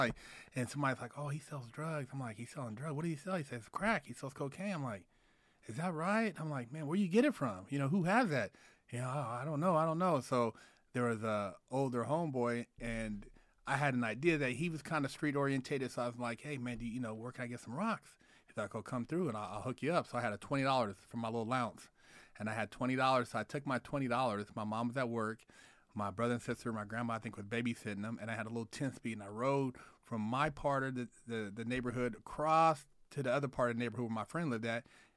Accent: Sacramento, California, United States; Because I used to, you know, I grew up in Sacramento, but I had moved away for a while. I was living on Treasure Island in the Bay Area.

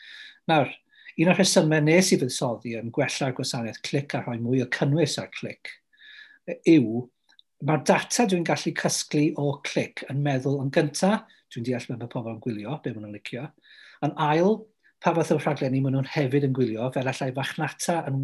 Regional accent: Wales, United Kingdom; Dwi o Ceredigion

